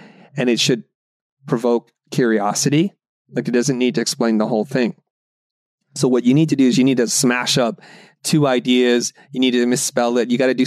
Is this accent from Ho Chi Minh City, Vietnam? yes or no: yes; Saigon, Ho Chi Minh City, Vietnam; English is a second language; now in United States; I'm a first generation immigrant. My parents are, and I'm from Saigon, Vietnam. English is my second language.